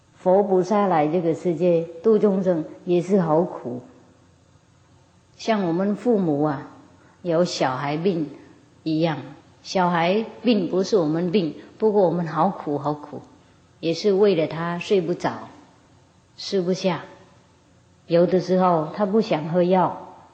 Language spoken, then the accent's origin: Chinese; China; 到现在那个科学啊交通已经证明了我们中国人也不怎么样